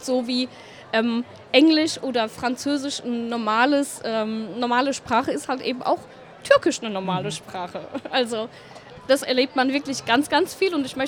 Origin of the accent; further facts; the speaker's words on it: Hesse, Germany; born there; Also, ich bin gebürtige Hessin. Ich bin keine Mannheimerin.